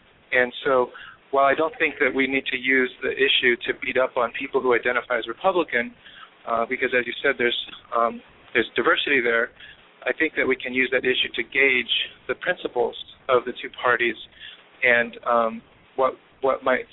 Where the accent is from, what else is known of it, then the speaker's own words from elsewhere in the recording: Virginia, United States; You know, growing up in Virginia and being of mixed ancestry.